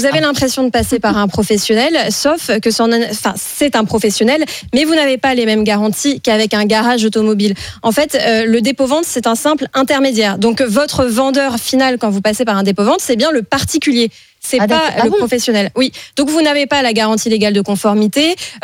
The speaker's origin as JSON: {"language": "French", "region": "Normandy", "country": "France", "said": "Mais moi je suis normande."}